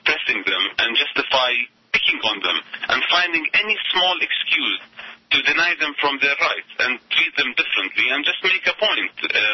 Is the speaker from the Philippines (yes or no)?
no; Iraq; I'm an Arab and I'm Muslim and I come from Iraq, I look like an Arab